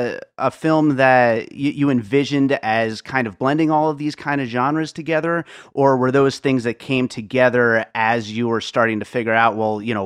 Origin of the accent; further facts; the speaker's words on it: Pennsylvania, United States; also born or lived in Brooklyn; I also, you know, come from a Reformed Jewish background, and of course, Hasidics were around, you know, growing up. I was born in Brooklyn and grew up in Pennsylvania. I was always back into New York all the time.